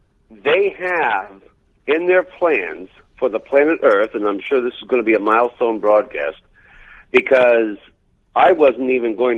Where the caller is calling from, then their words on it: Vermont, United States; from Vermont.